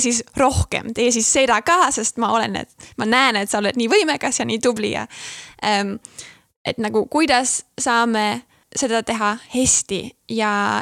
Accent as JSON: {"language": "Estonian", "country": "Germany", "second_language": "Estonian", "moved": "as an adult", "lives_now": "Estonia", "said": "kuna ma olen Saksamaalt perit ja ma tulin juba noore täiskasvanuna või selles elu eas, kus ma sain asjast natuke aru."}